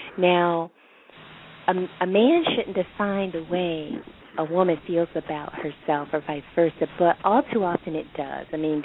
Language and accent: English; the South, United States; And I'm one of those, you know, dark-skinned girls. And I grew up in the South.